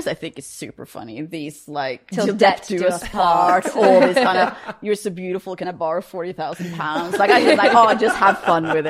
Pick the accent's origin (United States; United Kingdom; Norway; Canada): Norway; I'm from Norway, so that's where I know most of the system and how everything works.